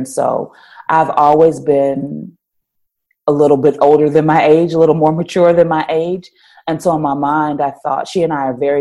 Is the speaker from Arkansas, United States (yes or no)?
no; Philadelphia, Pennsylvania, United States; also born or lived in Indiana; So we are originally from Philadelphia. We were living in Indiana at the time.